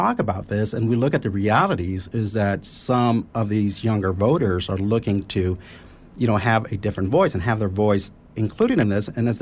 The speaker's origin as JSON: {"language": "English", "town": "Houston", "region": "Texas", "country": "United States", "tie": "born or raised there", "said": "You know, I grew up in Houston being told it was Republican or Democrat, and that's the way it went."}